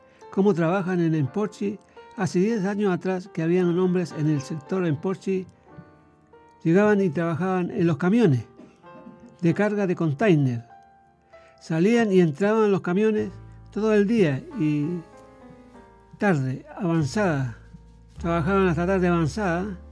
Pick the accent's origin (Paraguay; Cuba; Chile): Chile; Valparaíso; born there; Sí, nací aquí en la Avenida Francia, en pleno Valparaíso.